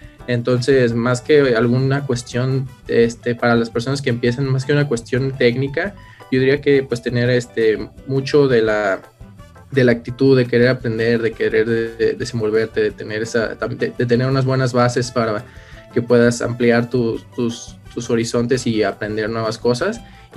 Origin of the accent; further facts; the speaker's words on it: Aguascalientes, Mexico; yo soy de la ciudad de Aguascalientes, México